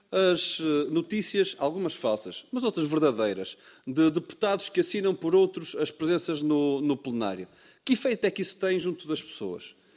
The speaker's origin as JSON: {"language": "Portuguese", "region": "Aveiro", "country": "Portugal", "said": "Eu fui eleito por Aveiro, a zona de onde eu sou"}